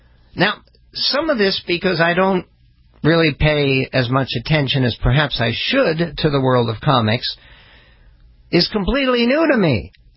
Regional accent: Philadelphia, Pennsylvania, United States; I grew up on Superman. I mean, this was when I was a little kid and at my grandmother's house in Philadelphia, on Shelton Avenue in Philadelphia.

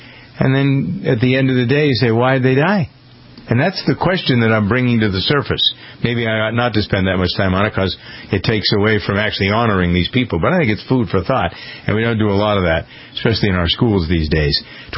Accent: United States; And I'm probably most angry about Vietnam myself as an American.

